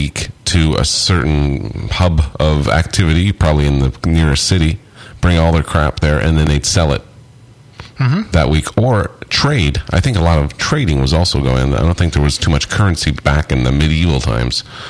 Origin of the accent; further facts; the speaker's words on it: United States; Yep. I'm American.